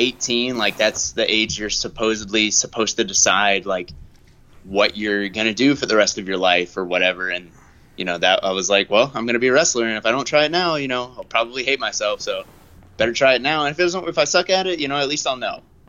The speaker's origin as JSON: {"language": "English", "town": "Snellville", "region": "Georgia", "country": "United States", "tie": "born or raised there", "said": "I'm from Snellville. It's like a few miles. It's like right next to the Stone Mountain. So oh, like sure. 30 minutes outside of Atlanta."}